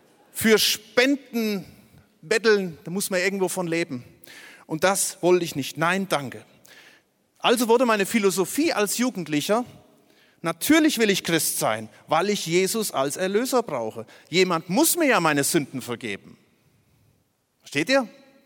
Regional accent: Hesse, Germany; Ich komme aus dem Dill-Kreis. Das hört man an dem L und an dem R. Das ist am Rande des Siegerlandes, des pietistischen Siegerlandes.

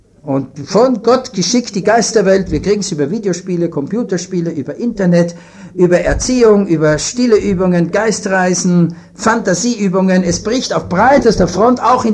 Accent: Vienna, Austria; Und ich bin ja in Wien aufgewachsen

